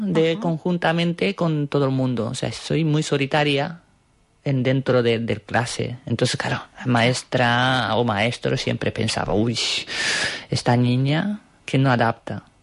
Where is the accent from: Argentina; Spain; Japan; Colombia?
Japan; Spanish is a second language; Es que no soy una japonesa típica.